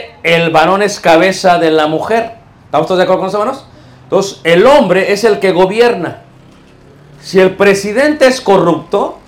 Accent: Mexico City, Mexico; Yo cuando era pequeño en Ciudad de México

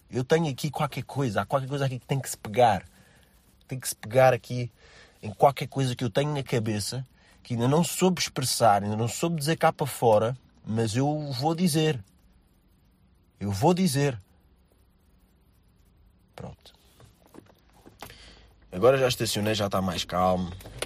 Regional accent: Alfragide, Lisbon, Portugal; Eu venho de Alfragide, já.

